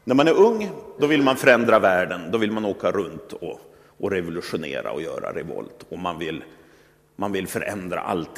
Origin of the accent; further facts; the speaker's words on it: Sweden; Och jag kan ju som svensk fascineras när jag åker runt på jorden vilken färgprakt som möter en i olika kulturer och olika människor.